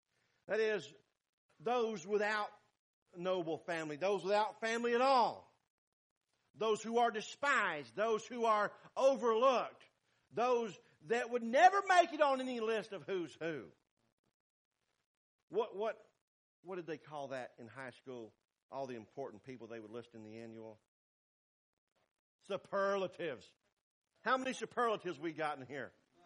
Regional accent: North Carolina, United States; In the little town that I grew up in North Carolina, there were about 200 Baptist churches.

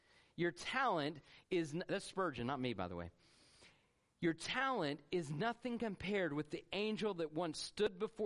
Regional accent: Georgia, United States; I was raised in Georgia. I went to the University of Georgia.

